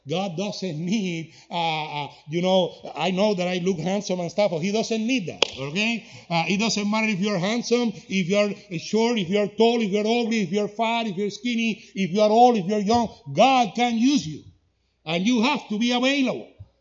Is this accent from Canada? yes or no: no; England, United Kingdom; accent: English; now in Burlington, United States; So we are here in America, in Burlington, Kansas, with my heavy English accent, reaching out to Americans too.